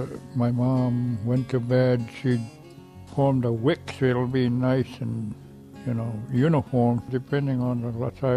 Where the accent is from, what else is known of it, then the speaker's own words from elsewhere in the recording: Gambell, Alaska, United States; And I'm from Gamble. I was born May 8, 1942, here in Gamble, right at home, I guess. No electricity, no vehicles, no outside lights like right now.